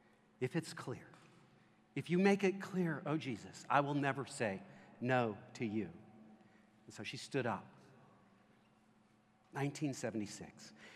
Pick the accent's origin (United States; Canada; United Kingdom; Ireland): United States; Owensboro, Kentucky; I come from a small Western Kentucky town, primarily Baptist. The sense I got from growing up in Owensboro